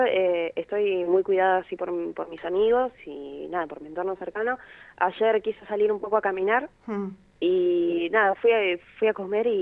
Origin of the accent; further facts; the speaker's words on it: Mar del Plata, Buenos Aires Province, Argentina; Yo soy de Mar del Plata.